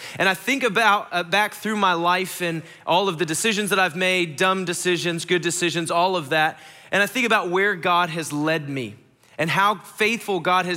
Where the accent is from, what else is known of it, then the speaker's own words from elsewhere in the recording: Ohio, United States; So I grew up in Ohio, which is not close to here. Very cold, very corny.